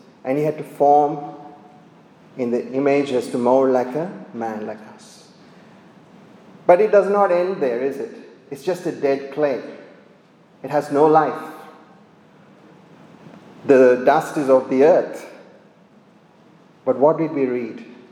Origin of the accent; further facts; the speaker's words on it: Shimoga, Karnataka, India; I grew up in India, in Shimoga, where my parents, my grandparents, had a factory which is made.